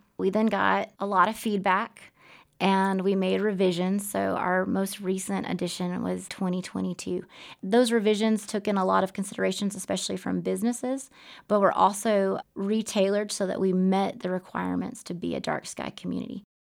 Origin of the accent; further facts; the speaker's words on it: Southeast, United States; So I grew up in the Southeast, and I had never experienced this kind of darkness.